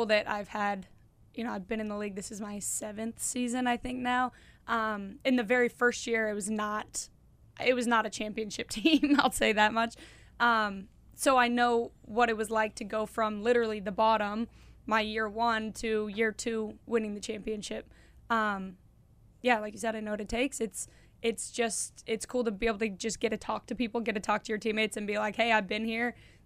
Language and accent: English; Littleton, Colorado, United States; I did, yep. Littleton, Colorado. Went to University of Denver.